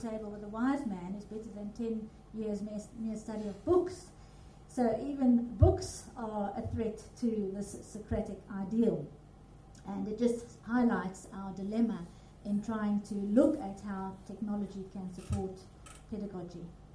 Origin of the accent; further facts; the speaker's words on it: South Africa; now in United Kingdom; I come from South Africa, so on the right-hand side, those are the terms that I was used to using